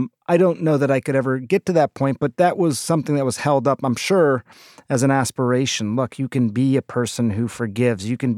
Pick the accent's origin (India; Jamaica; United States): India; It's not always easy, I grew up, I'm Indian